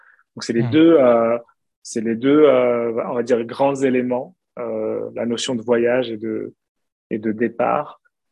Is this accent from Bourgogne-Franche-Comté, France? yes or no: no; Île-de-France, France; moi j'ai grandi en région en Île-de-France, en région parisienne.